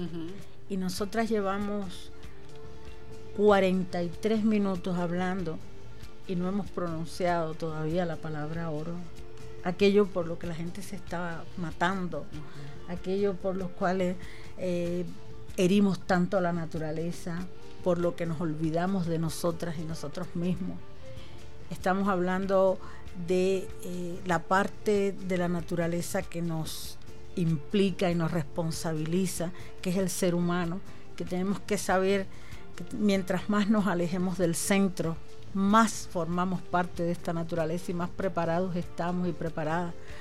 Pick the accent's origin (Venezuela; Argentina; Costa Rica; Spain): Venezuela; orgullosos de ser nuestro americanos, de ser caribeños, venezolanos